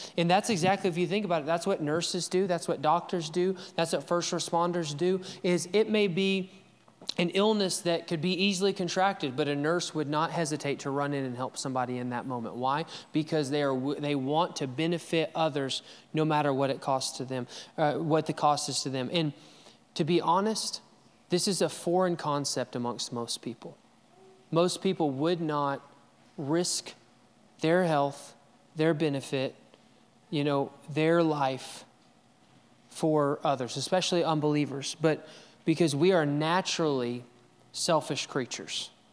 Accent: Alabama, United States; I'm from Alabama, and sometimes words that are big and long, I don't have a college degree, okay?

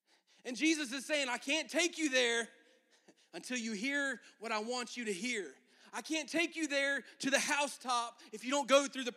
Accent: Florida, United States; We're not hill country people. We're flatland boys from Florida.

